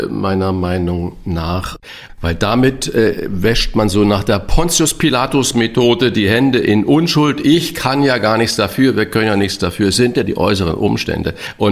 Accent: St. Ingbert, Saarland, Germany; Das heißt, was ist in kleinem St. Ingbert, wo ich herkomme, im Saarland?

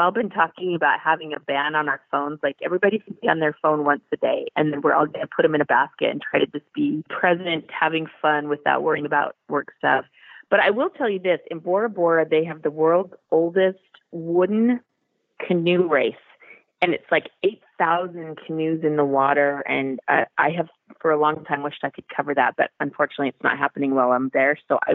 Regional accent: Utah, United States; But then, you know, I'm from Utah. I still have a place there. I hate to give it up because that's my home.

